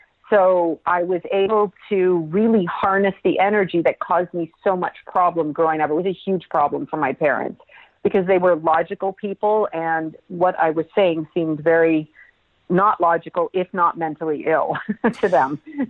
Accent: Toronto, Ontario, Canada; I first of all wasn't born on the streets of Toronto, but yes, I was born in Toronto, Canada, which is my homeland, my home people.

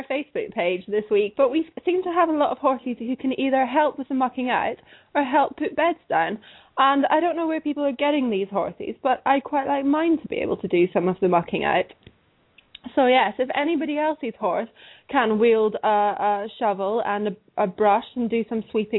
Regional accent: Scotland, United Kingdom; And they're not allowed to say I'm a hot English girl because I'm Scottish. It's a big difference.

